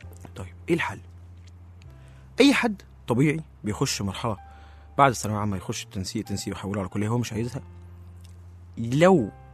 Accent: Egypt; احنا شعب مصري كله الحمد لله بيشتري

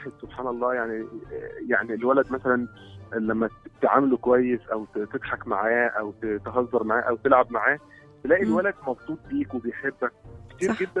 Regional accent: Egypt; هو يعني بنسبه كبيره عندنا في مصر ما بيروحش حضانه

